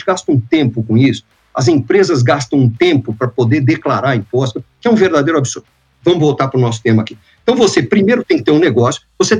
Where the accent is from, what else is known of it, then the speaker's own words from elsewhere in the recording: Santos, São Paulo, Brazil; mas não rodariam em Santos, que é a minha terra natal.